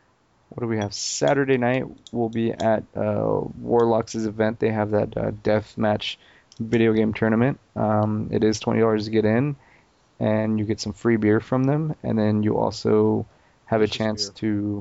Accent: United States; I fall into that category of like, I'm Mexican American and I cheer for like another country.

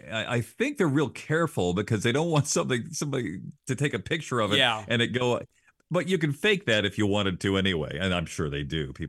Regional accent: Huntington, West Virginia, United States; And he went to my high school, Huntington High School in West Virginia. So he's from my hometown, which is neat too.

